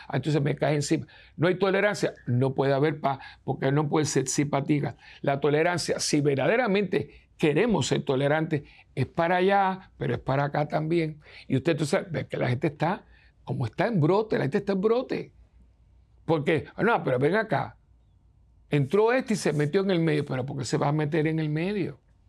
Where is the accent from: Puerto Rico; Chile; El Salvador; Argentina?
Puerto Rico; Yo soy un curita de Puerto Rico que viene con mucho amor a compartir con ustedes mis reflexiones.